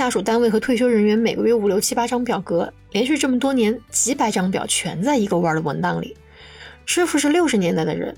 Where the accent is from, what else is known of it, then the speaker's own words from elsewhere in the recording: Sichuan, China; accent: Sichuanese; 就喊他们也是用我们四川话说的，就是娘娘们，